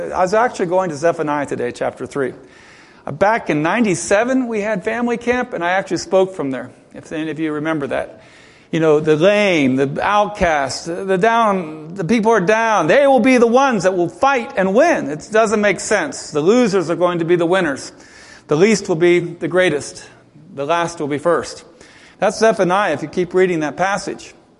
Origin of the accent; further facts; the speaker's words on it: Ohio, United States; I'm the Yankee from Ohio, and she's from North Carolina.